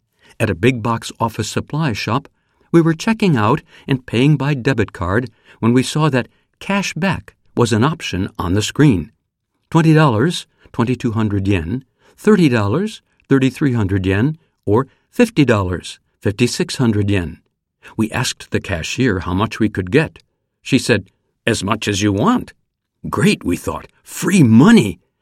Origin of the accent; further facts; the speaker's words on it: Miami, Florida, United States; also born or lived in Tokyo; now in Washington, United States; I grew up near Miami, and now we've moved to northwestern Washington State. It's about 4,400 kilometers from my hometown in Florida.